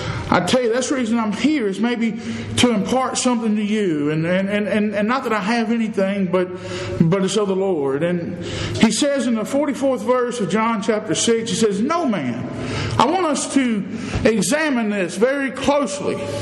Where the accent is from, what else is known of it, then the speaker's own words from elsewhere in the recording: Louisiana, United States; We eat them back home. Like he said, I'm from Louisiana.